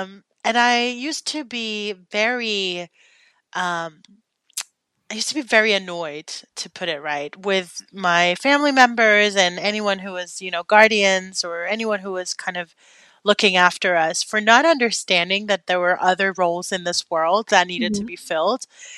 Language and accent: English; Denmark; Because as a Dane, you know, growing up in Denmark, we're very straight to the conversation.